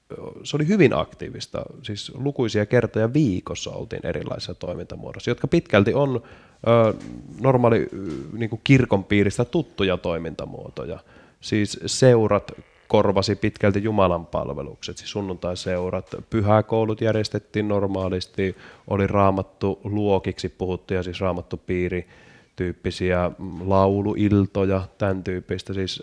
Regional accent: North Ostrobothnia, Finland; siinä oli varsinkin Pohjois-Pohjanmaalla, josta mä olen kotoisin

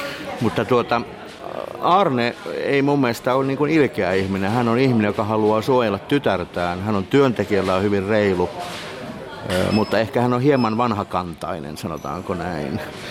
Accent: South Ostrobothnia, Finland; accent: South Ostrobothnian; mä en ole saanut näytellä omalla murteellani, eli Etelä-Pohjanmaan murteella.

